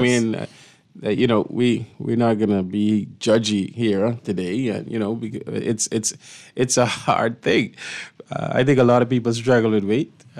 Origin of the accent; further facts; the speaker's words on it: New Providence, Bahamas; I grew up in Second Street, the Grove. I came from very humble beginnings. I went to Government High, and I always like to say not the Government High that people talk about, the one in Yellow Elder.